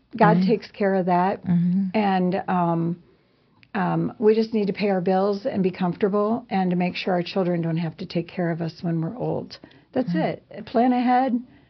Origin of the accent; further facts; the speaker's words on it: St. Louis, Missouri, United States; moved away as an adult; I'm not. Actually, I'm from St. Louis.